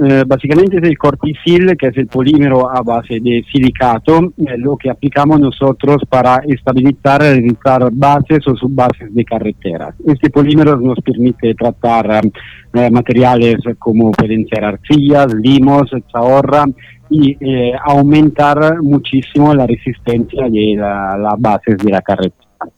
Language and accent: Spanish; Italy; soy ingeniero civil, soy italiano y trabajo para una empresa española